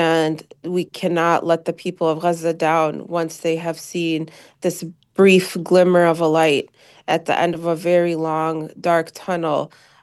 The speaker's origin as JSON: {"language": "English", "country": "United States", "said": "the guilt that I feel as an American here who's been living my life with all of the normal privileges the past 15 months"}